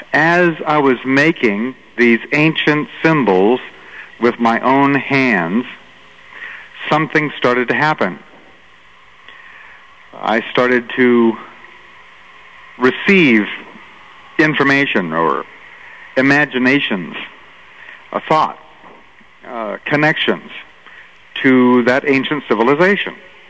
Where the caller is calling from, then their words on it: Canada; Well, I'm calling from Canada, the Canadian Rockies.